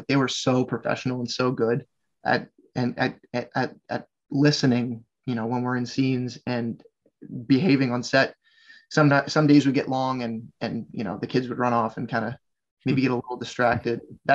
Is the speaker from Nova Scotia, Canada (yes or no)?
yes; Nova Scotia, Canada; I am from Nova Scotia.